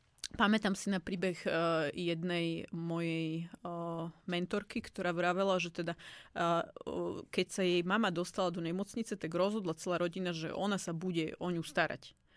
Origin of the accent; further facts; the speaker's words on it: Topoľčany, Nitra Region, Slovakia; Ja som pochádzala z Topolčian